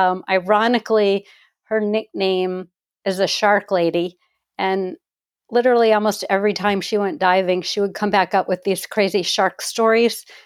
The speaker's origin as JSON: {"language": "English", "town": "Rockville", "region": "Maryland", "country": "United States", "tie": "born or raised there", "also_born_or_lived": "Baltimore", "said": "I grew up briefly in Baltimore, Maryland. I was born there and then moved to Rockville, Potomac, Maryland, which is just outside of Washington, D.C."}